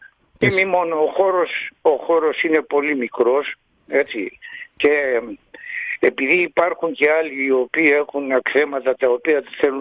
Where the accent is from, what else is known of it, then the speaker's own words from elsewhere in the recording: Egypt; γεννήθηκα και μεγάλωσα στην Αίγυπτο και όπως γνωρίζεις, κάτω στην Αίγυπτο ο Ελληνισμός, εκτός από τη μετρική του γλώσσα, μάθαινε και άλλες τρεις γλώσσες, την Αφρική, τη Γαλλική και την Αιγυπτιακή, την Αραβική.